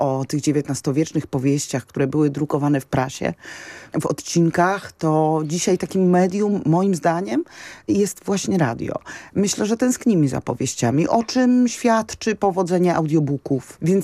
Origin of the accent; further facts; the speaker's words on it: eastern borderland, Poland; A ja sama prywatnie pochodzę z podgranicy wschodniej. Znam te wsie, w których nie dogadam się po polsku. I znam tę sytuację, w której kwestia religii nie jest tak oczywista jak w znakomitej większości Polski